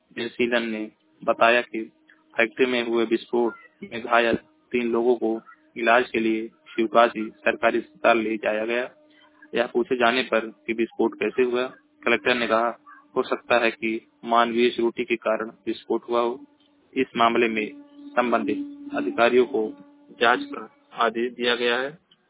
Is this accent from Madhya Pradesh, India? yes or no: no; Uttar Pradesh, India; मैं जिला महाराजगंज का निवासी हूँ।